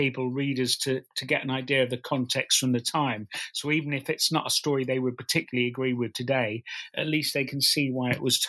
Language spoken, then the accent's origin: English; Norwich, East of England, United Kingdom; not only because I come from Norwich